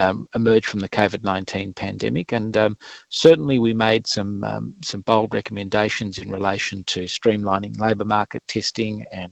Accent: New South Wales, Australia; say, in my home state of New South Wales, up to half the businesses in New South Wales are reporting skill shortages

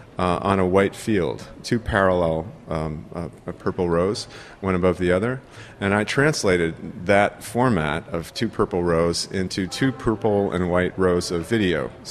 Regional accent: United States; I'm American, but the reserve is, you know, that's the complications of being native and borders being formed in territories that weren't bordered before

